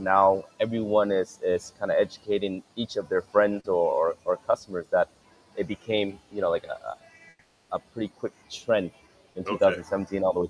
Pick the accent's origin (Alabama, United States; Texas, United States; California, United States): California, United States; San Diego; now in Vietnam; it also helps that I grew up in San Diego